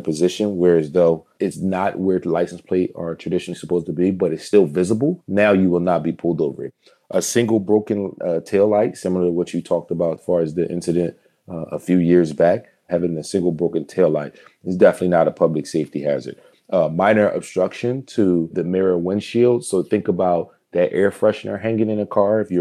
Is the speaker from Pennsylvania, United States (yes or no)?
yes; Philadelphia, Pennsylvania, United States; I've been driving in this city all my life